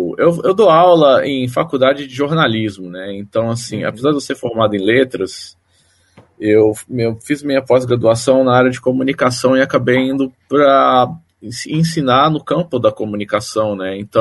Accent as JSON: {"language": "Portuguese", "town": "Brasília", "region": "Federal District", "country": "Brazil", "said": "eu venho de Brasília, né? Originalmente, eu falo de Brasília, não hoje"}